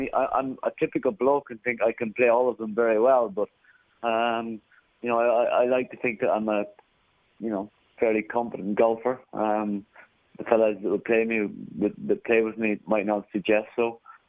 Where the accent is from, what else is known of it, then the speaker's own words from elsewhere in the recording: Ireland; Being Irish, I'm not wonderful at that, even though the Irish cricket team are doing very well at the moment.